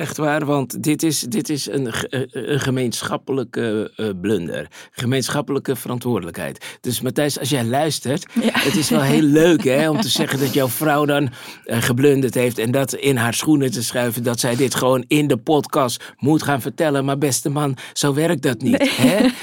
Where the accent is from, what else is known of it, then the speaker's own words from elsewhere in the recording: Zaandam, North Holland, Netherlands; want wij komen natuurlijk allebei uit Zaandam. Ik ook, jij ook, maar mijn vrouw Cynthia ook.